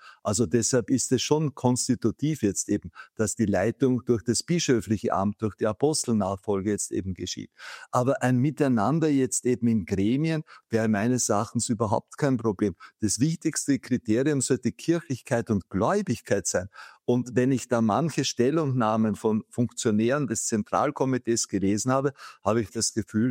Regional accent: Vienna, Austria; ich bin Wiener

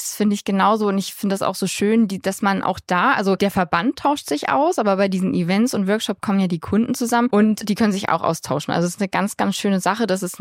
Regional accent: Bremen, Germany; ich komme ja aus Bremen und arbeite in Oldenburg

